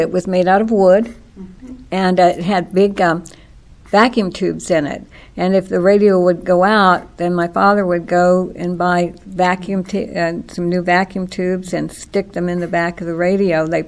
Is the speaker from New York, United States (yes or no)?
no; Mission, Kansas, United States; Here in Johnson County, we also had party lines. So I grew up in Mission.